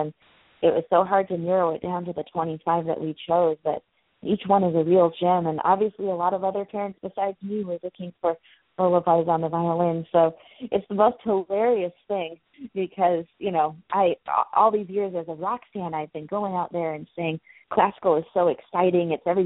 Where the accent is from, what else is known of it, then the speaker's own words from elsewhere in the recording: Chicago, Illinois, United States; I get to enjoy being a Chicagoan, but I don't have to actually be there every day of the year.